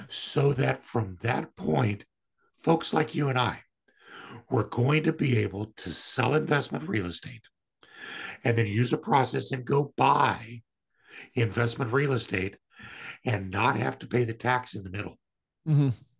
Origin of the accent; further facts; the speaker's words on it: Kansas, United States; she was from Minneapolis. I was from Kansas. We met in Denver.